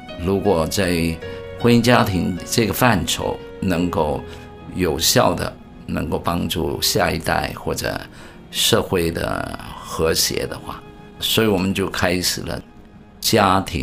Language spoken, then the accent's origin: Chinese; Hong Kong; also born or lived in Taiwan; 其实虽然我从小在香港长大，但是我不是广东人，我是福建人，只不过1949年全家离开中国大陆，父母没有去台湾，到了香港，所以我就在香港长大